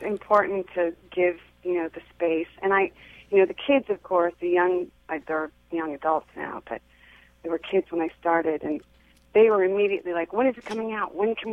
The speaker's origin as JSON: {"language": "English", "region": "California", "country": "United States", "tie": "born or raised there", "said": "growing up in the Bay Area, which was very liberal, but it was still, you know, I was still in suburbia."}